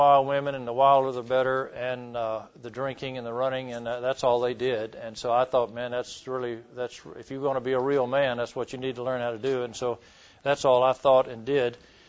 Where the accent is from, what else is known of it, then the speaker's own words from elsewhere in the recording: Minden, Louisiana, United States; I grew up in Minden, Louisiana. We small town, so you play almost all the sports